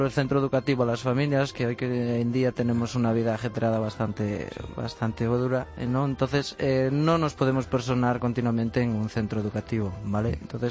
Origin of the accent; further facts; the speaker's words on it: Galicia, Spain; accent: Galician; Pues como mi acento determina, en Galicia.